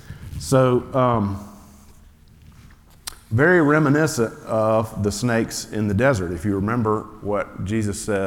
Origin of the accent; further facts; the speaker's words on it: the South, United States; growing up in the South, I have never felt like the world hated me for being a Christian.